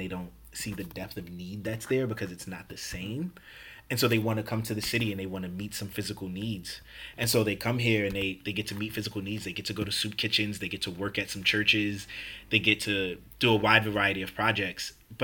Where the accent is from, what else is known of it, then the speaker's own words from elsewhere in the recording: Brooklyn, New York, United States; from Brooklyn, born and raised.